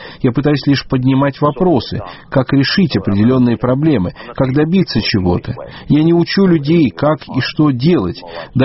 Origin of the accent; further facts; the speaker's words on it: Finland; я из Финляндии